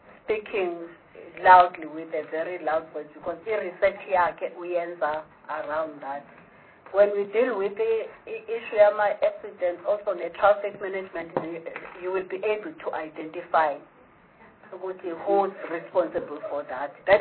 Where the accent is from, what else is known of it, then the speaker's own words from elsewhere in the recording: Harding, KwaZulu-Natal, South Africa; I come from KwaZulu-Natal, a very mountainous province. And I'm from Harding, a very rural area.